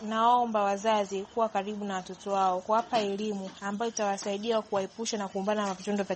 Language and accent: Swahili; Morogoro, Tanzania; natokea mkoa Morogoro.